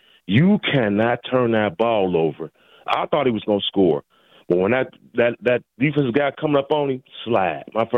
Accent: Cincinnati, Ohio, United States; I'm from Cincinnati, man, and I am a Steeler fan.

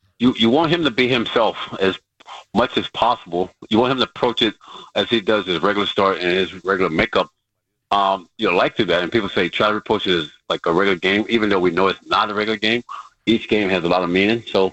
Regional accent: Tampa, Florida, United States; Pete, growing up in Tampa, the Cincinnati Reds had spring training in Tampa.

